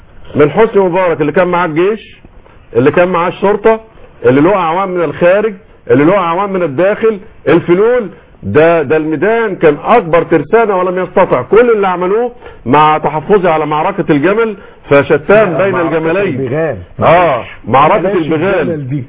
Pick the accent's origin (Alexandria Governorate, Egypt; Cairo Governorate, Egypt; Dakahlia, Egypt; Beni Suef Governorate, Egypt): Cairo Governorate, Egypt; Cairo; وانا من القاهره